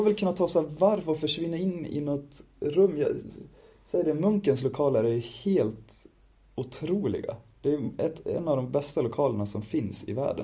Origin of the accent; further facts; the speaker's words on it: Falun, Dalarna County, Sweden; Första gången jag inte firar hemma i Falun.